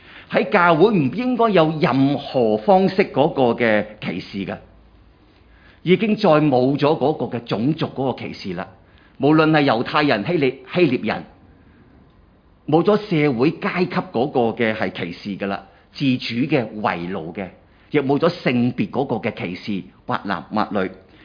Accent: China; 我们在中国民族长大，男尊女卑

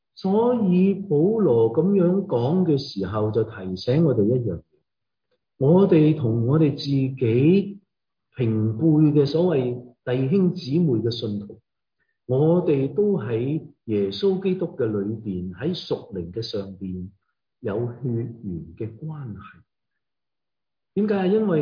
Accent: China; 我哋中国人

